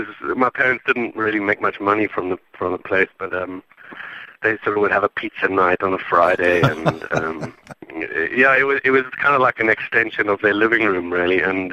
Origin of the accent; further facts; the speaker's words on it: Zimbabwe; my three sisters and I, we were born in born and raised in Zimbabwe